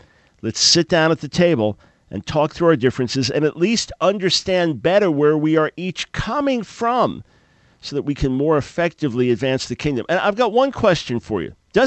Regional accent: New York, United States; now in North Carolina, United States; I went out, was driving in it, was thoroughly enjoying it as a New Yorker living in North Carolina.

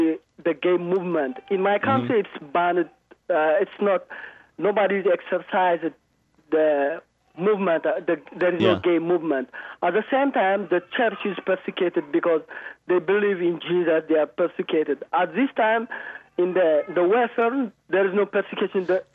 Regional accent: Eritrea; English is a second language; I'm from East Africa, Eritrea.

